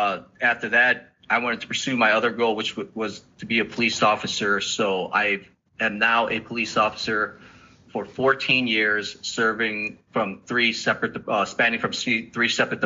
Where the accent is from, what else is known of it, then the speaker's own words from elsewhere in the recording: Chicago, Illinois, United States; also born or lived in Vietnam; Born in Vietnam. My family and I fled communist country to seek life in America. We came here. I grew up in Chicago, grew up in the hood, grew up there almost basically all my adolescent years, all the way up to my teens